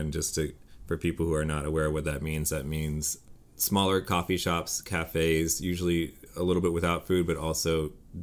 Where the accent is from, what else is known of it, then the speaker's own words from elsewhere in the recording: Berkeley, California, United States; I grew up around Berkeley